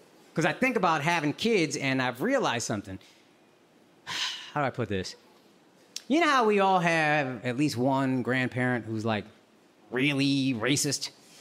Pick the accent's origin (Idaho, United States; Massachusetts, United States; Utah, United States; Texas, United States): Texas, United States; Like, look, I grew up in Texas. Born and raised, I have some crazy... Yo, absolutely, absolutely. This is my home, and I have some crazy conservative friends whom I love.